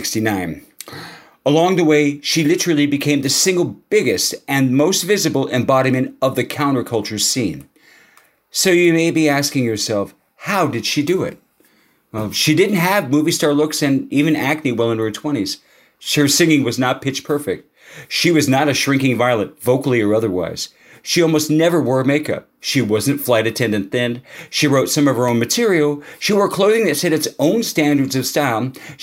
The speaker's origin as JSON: {"language": "English", "town": "Los Angeles", "region": "California", "country": "United States", "tie": "born or raised there", "said": "As I have stated about so-called liberal cities like Austin and my hometown of Los Angeles"}